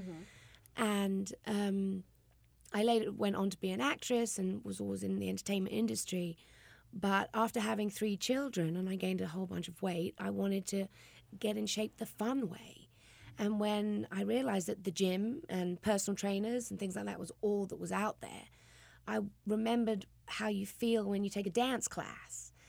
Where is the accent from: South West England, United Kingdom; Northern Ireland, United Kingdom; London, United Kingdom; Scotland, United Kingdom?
London, United Kingdom; Well, obviously, I'm British. I'm from England.